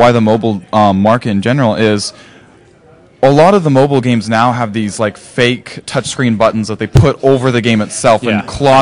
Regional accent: California, United States; now in Houston, United States; Yeah, I'm actually from California, so I'm used to this more than Houston. I've lived in Houston for almost 3 years now, so this is like home to me.

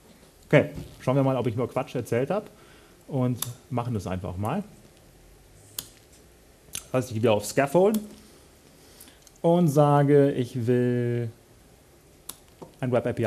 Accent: Munich, Bavaria, Germany; Ich komme übrigens aus München. Wunderschöne Stadt.

